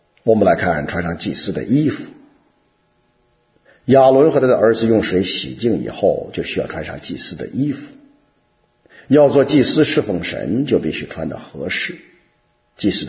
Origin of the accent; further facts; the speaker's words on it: China; 例如在中国我的家乡那里，有一座山以出产制造眼镜的水晶而闻名。